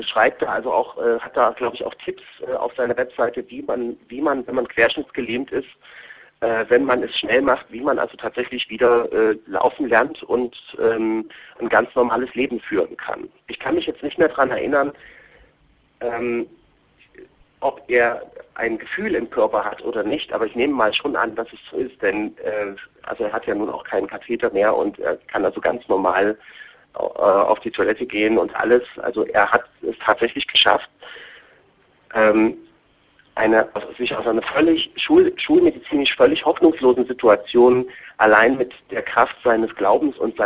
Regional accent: East Germany, Germany; Die Sozialisten, die Kommunisten, zu DDR-Zeiten, wo ich groß geworden bin

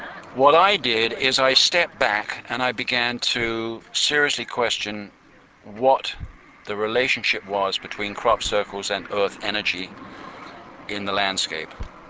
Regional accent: England, United Kingdom; moved away; also born or lived in United States; I lived in the United States for almost 30 years. But I was born in England and raised in England, and I came back about 4 years ago.

